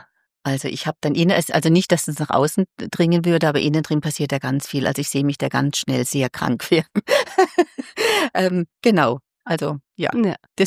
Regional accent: Karlsruhe, Baden-Württemberg, Germany; ich habe die Ausbildung in Deutschland gemacht, ich komme aus dem Raum Karlsruhe

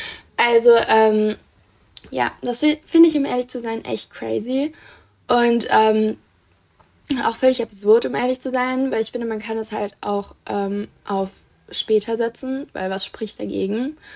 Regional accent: North Rhine-Westphalia, Germany; ich komme aus NRW

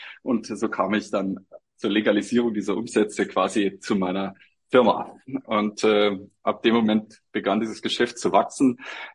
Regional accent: Bavaria, Germany; Ich komme aus dem Chiemgau

